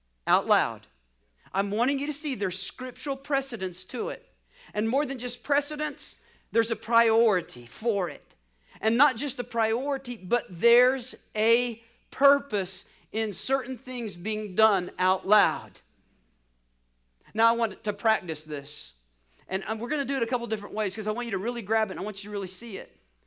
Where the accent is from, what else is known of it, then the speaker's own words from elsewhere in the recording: New Mexico, United States; And really, I come from New Mexico, so it's just a little bit after 7.